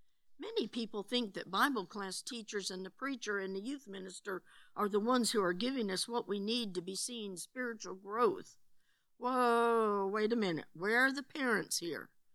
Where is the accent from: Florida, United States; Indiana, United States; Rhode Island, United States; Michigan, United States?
Michigan, United States; One of my fondest memories from growing up in Michigan was that of going to many gospel meetings within a 100-mile radius of Battle Creek.